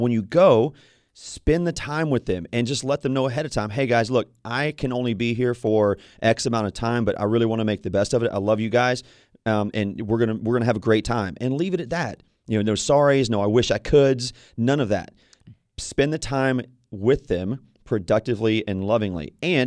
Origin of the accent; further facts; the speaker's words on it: Louisiana, United States; Like in my family, I'm from Louisiana, right?